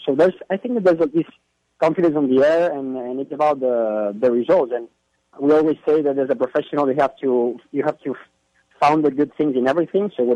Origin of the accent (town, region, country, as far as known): Barcelona, Catalonia, Spain; born or raised there; English is a second language; moved away as an adult; now in Houston, United States